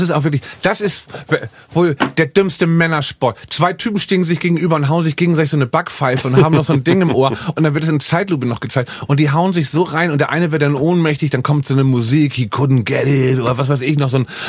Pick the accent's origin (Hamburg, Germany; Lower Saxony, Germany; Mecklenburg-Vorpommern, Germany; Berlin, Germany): Hamburg, Germany; Weil wir in Hamburg sind und auch ich hier nur noch ein Gast bin in meiner